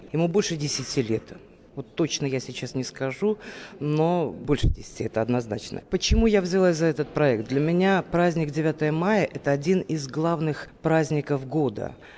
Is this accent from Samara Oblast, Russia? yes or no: yes; Samara, Samara Oblast, Russia; В детстве я жила в Самаре